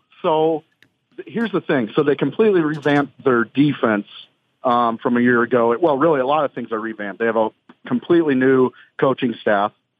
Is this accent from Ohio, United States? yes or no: no; Indiana, United States; Then after the draft in 2016, I'm from Indiana, so I got an opportunity with the Colts